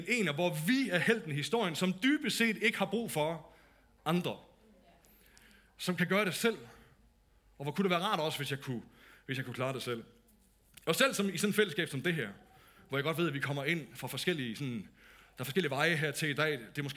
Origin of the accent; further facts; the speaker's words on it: North Denmark Region, Denmark; De der store stregspillere, de spillede på Mors, hvor jeg voksede op.